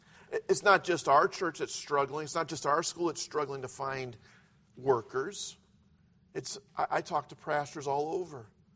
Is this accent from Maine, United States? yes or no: no; Ohio, United States; I grew up outside of Cleveland, Ohio.